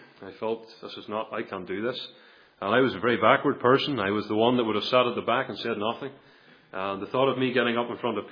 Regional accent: Portglenone, Northern Ireland, United Kingdom; I was originally from Port Nolan's, just a few miles away from there.

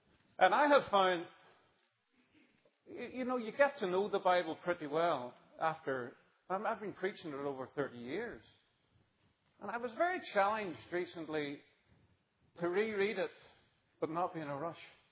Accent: Northern Ireland, United Kingdom; I am from Northern Ireland originally, and I don't mind being called a Northern Irishman or an Irishman.

